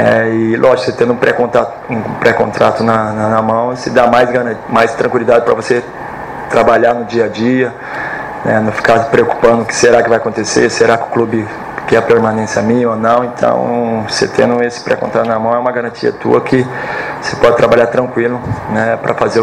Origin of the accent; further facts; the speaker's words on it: Araraquara, São Paulo, Brazil; now in São Paulo, Brazil; Eu mesmo sou de Araraquara